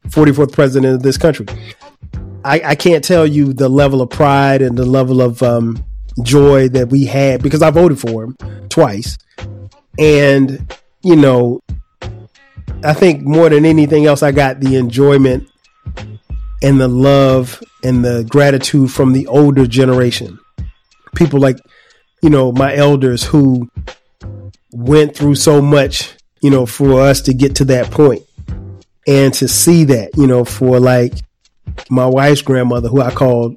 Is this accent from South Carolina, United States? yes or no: yes; Florence, South Carolina, United States; And the reality was, as a little black kid, a little black boy growing up in Florence, South Carolina, that was true